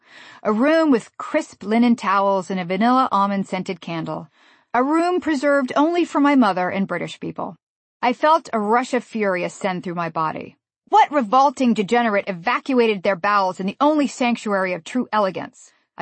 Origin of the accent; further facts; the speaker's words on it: New York City, New York, United States; And how do I forgive as a New Yorker?